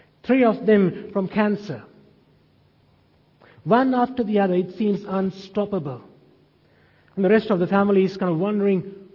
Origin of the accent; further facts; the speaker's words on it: Sri Lanka; moved away; Back home when we were growing up in Sri Lanka, we had this big block of land.